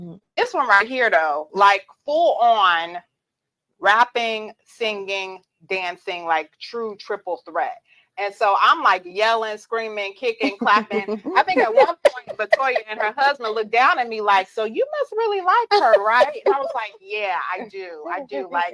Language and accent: English; Atlanta, Georgia, United States; Atlanta. Yes. That's my hometown.